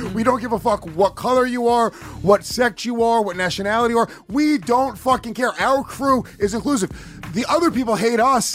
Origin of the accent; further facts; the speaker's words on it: New York, United States; Any kids that I grew up with in Havasher, New York